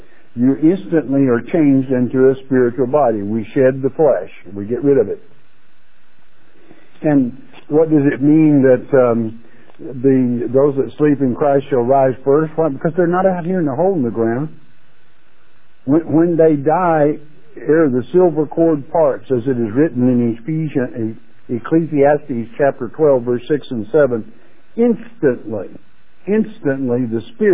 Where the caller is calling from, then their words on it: Georgia, United States; from Georgia.